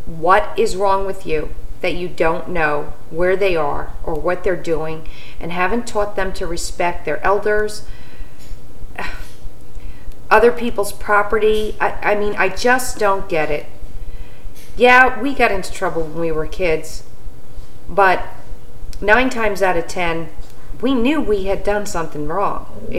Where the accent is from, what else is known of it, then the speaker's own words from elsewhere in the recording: New York, United States; We're originally from New York.